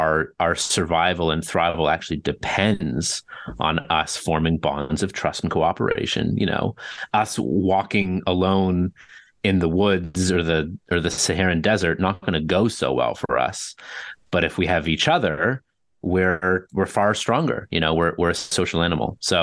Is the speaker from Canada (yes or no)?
yes; Toronto, Ontario, Canada; Born and raised in Toronto.